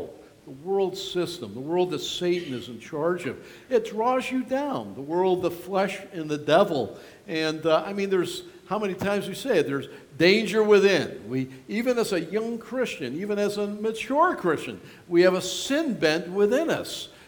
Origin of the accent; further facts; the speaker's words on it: New York, United States; You know, I grew up on the Niagara River, and drifting is the great way that the fishermen catch muskie up there.